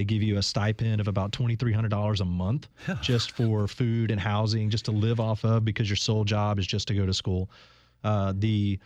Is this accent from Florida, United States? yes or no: yes; Pensacola, Florida, United States; I grew up over in the Pensacola area. The Navy's got a pretty big presence over there.